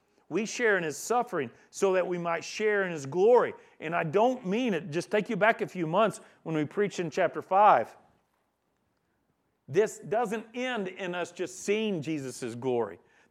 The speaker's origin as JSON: {"language": "English", "country": "United States", "said": "I'm an American, so I don't care."}